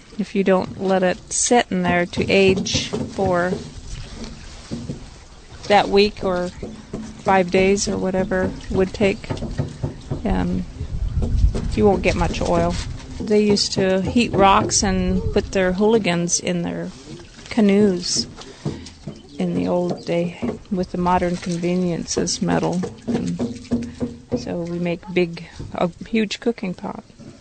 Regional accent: Klukwan, Alaska, United States; I'm from Klukwan, Alaska.

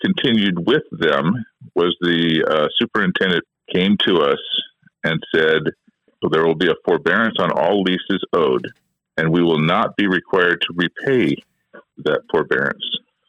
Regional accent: Skagway, Alaska, United States; Every one of us are local vendors. We're all from Skagway.

